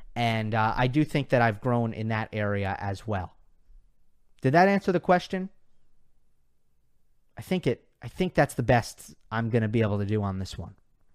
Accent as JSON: {"language": "English", "region": "New York", "country": "United States", "said": "So I'm a New Yorker. I'm either going to be a Jets fan or a Giants fan."}